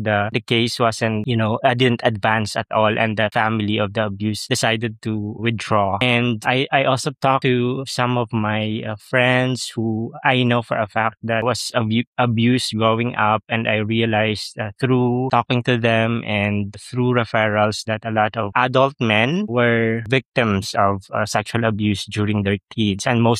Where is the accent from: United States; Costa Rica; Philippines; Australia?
Philippines; Well, because I'm telling it from my own perspective as a regional filmmaker, as a Filipino, so it's based on lived experiences and our challenges, our struggles as a nation.